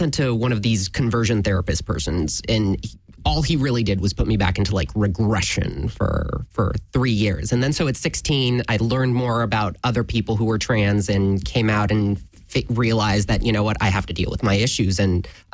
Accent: Venezuela; And actually, I grew up in South America, in Venezuela.

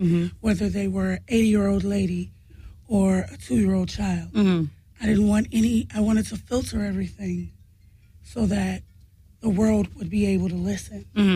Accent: Midwest, United States; We is from the Midwest.

